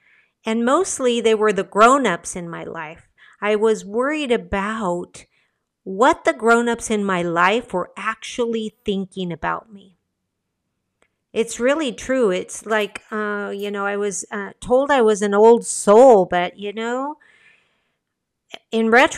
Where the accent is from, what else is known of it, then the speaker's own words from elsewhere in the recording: United States; born there; first language Spanish; English is a second language; I was a Spanish speaker. Spanish was my first language, but I was born in the U.S.